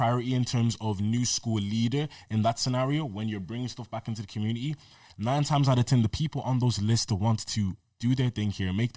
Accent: Ireland; Us as Black Irish kids, musicians, had a place that were going to take us every single time.

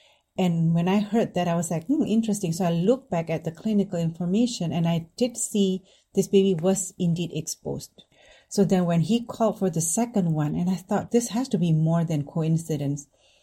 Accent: Indonesia; English is a second language; now in United States; So I grew up in Indonesia

